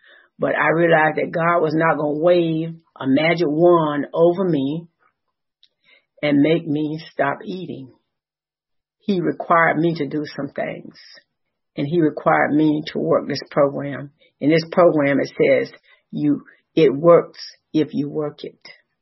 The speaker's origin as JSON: {"language": "English", "region": "Florida", "country": "United States", "also_born_or_lived": "Georgia", "said": "I was from Florida, and Florida had a streetlight on every corner. But in Georgia, it's these hills and winding roads, and meetings were far out."}